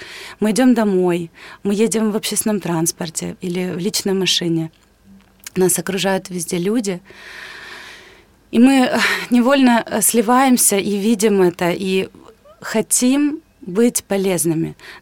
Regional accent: Donbas, Ukraine; я сама из Донбасса, и я много за последние годы пережила.

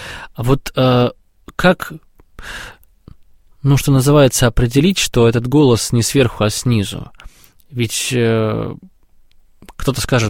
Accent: Syzran, Samara Oblast, Russia; я вот, например, из Сызрани.

